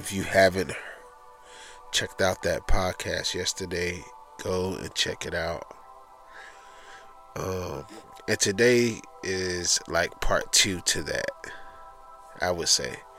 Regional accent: Atlanta, Georgia, United States; You guys should know, if you didn't know already, I am from Atlanta, Georgia

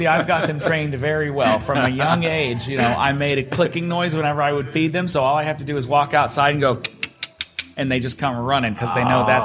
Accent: Indiana, United States; now in San Antonio, United States; I'm from Indiana originally. Like she said, we met in California in grad school. So I'm not used to this heat, y'all.

